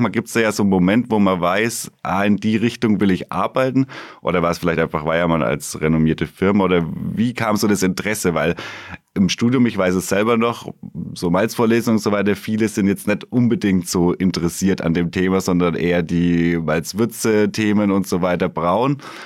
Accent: Bamberg, Bavaria, Germany; born there; ich bin Ingenieur für Brauwesen und Getränketechnologie, 35 Jahre alt, gebürtiger Bamberger und Bierliebhaber.

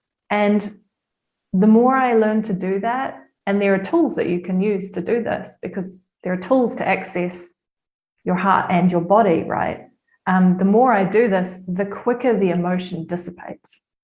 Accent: New Zealand; moved away; I was in my home country again for the first time in over 7 years.

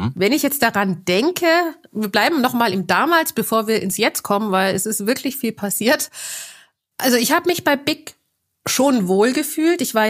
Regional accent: Baden-Württemberg, Germany; accent: Swabian; ich bin auch sehr schwäbisch, bin ja auch aus dem Stuttgarter Raum.

